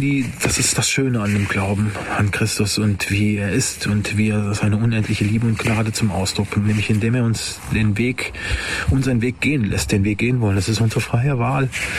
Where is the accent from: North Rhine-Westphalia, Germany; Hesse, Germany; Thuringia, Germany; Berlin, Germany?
Hesse, Germany; Langenaubach; ich bin in meinem Heimatort Langenaubach in einem nicht besonders christlichen Haus aufgewachsen.